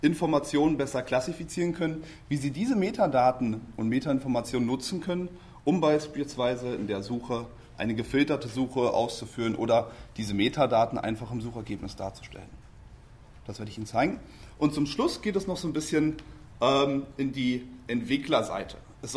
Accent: Berlin, Germany; Ich komme hier aus Berlin. Das ist für mich sozusagen Heimspiel.

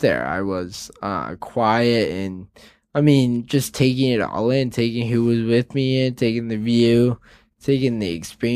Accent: Leominster, Massachusetts, United States; Leominster, Massachusetts. It's about a half hour outside of Worcester, Massachusetts.

